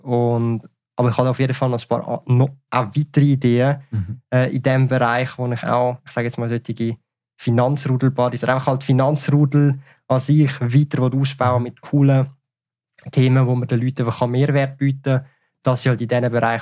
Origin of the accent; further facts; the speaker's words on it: Switzerland; Ich bin da geboren in der Schweiz, man hört es vielleicht auch, und auch, ich habe den Schweizer Pass. Und auch wenn ich jetzt halb Ungarn, halb Vietnames bin, genetisch gesehen, von den Eltern und alles, also ich fühle mich halt trotzdem in der Schweiz